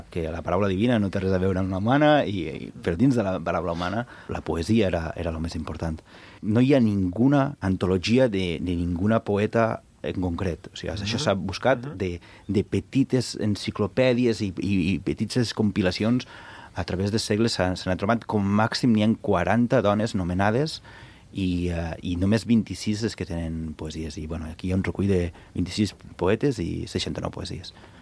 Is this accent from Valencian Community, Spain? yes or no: yes; Valencian Community, Spain; Jo és que soc valencià i venim amb una ferida oberta